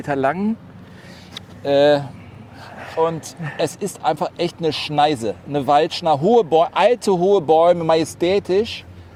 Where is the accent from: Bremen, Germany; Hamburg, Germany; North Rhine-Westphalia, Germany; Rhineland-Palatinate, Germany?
North Rhine-Westphalia, Germany; Cologne; born there; ich komme natürlich aus Deutschland, ich bin in Köln geboren, aber meine Mutter ist Schwedin und ich kann Schwedisch und wir haben noch das Haus meiner Großeltern.